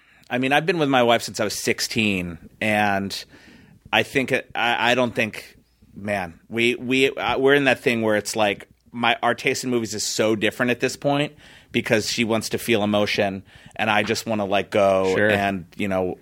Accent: Philadelphia, Pennsylvania, United States; and I was from Philly, so, and it spoke to me and my brother Barry

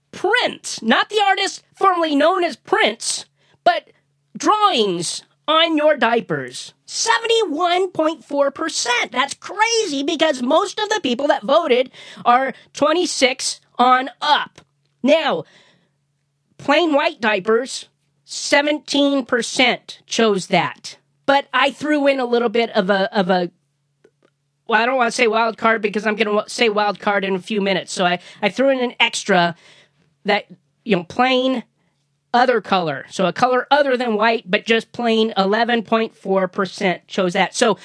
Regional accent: United Kingdom; White nappies when young? I'm British. White nappies when young.

